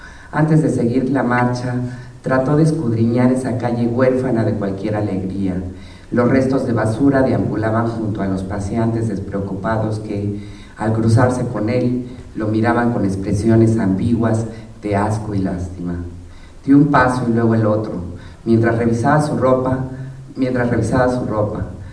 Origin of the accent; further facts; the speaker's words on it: Chiapas, Mexico; also born or lived in Mexico City; Y aunque nací en el Distrito Federal, toda mi familia es de Chiapas. Mi madre era guatemalteca, así que soy de Chiapas, pues.